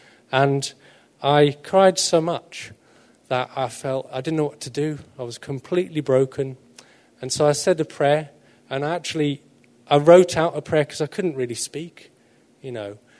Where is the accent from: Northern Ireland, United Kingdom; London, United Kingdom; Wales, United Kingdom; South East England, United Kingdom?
South East England, United Kingdom; I'm from Kent originally, and my mum lives up here now with us, and I grew up with my mum, and I was her only child.